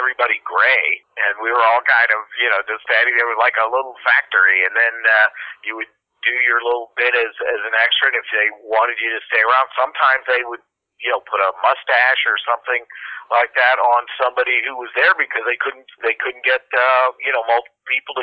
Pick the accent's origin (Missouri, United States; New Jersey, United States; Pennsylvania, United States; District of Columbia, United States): Pennsylvania, United States; Pittsburgh; Well, I was raised in Pittsburgh